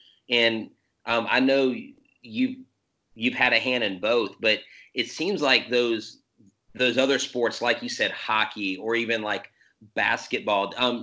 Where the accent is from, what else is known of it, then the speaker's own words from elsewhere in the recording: Houston, Texas, United States; Of course, growing up in Houston, I was glued to the TV watching the Houston Astros